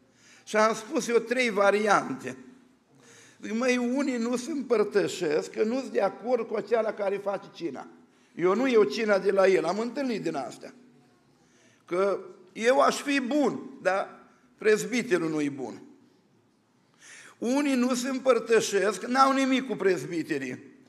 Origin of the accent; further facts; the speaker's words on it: Bosanci, Suceava County, Romania; Eu sunt din Bosanci, de lângă Suceava.